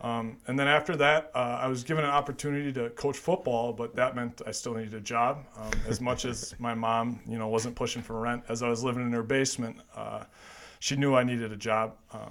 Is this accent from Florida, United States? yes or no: no; Verona, Wisconsin, United States; I was born and raised in Verona, actually. I did K-12 education at Verona. I'm a Country View, Badger Ridge Middle School, Verona Area High School connection piece.